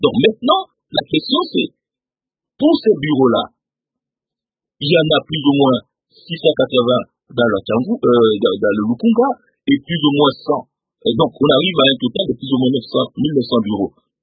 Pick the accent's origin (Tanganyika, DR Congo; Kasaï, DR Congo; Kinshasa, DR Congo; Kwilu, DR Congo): Kasaï, DR Congo; je viens du Kassai, en Bujimaï, à Kananga